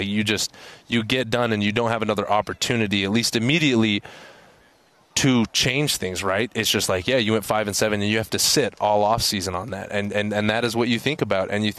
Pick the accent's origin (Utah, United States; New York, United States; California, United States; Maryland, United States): Utah, United States; I was born in Utah, raised in Utah.